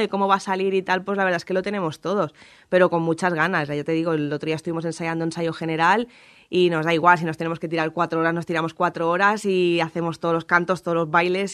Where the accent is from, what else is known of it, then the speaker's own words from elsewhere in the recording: Catalonia, Spain; la gran mayoría de gente del grupo somos catalanes, o sea, no somos nacidos prácticamente en Aragón